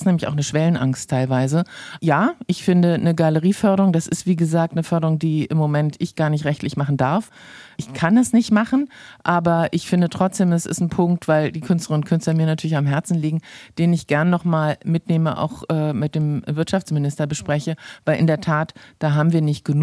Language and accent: German; Berlin, Germany; ich bin ja ursprünglich aus Berlin. Also ich kenne auch die große Berliner Kulturmetropole.